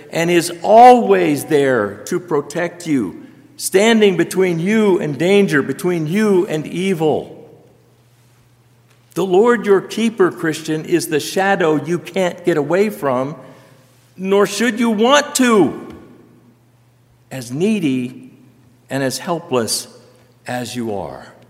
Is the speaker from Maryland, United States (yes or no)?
no; Phoenix, Arizona, United States; born there; Brothers and sisters, I was born in Phoenix, Arizona in the middle of July. I know something about heat in the desert.